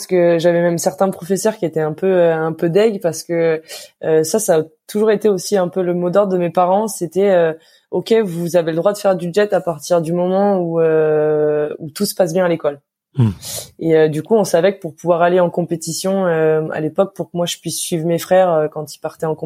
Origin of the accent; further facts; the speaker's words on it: Lyon, Auvergne-Rhône-Alpes, France; c'est que je viens de Lyon et ma machine était sur Lyon